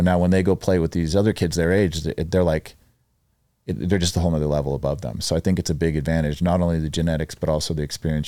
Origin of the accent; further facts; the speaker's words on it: Las Vegas, Nevada, United States; But growing up in Vegas, things happen quicker.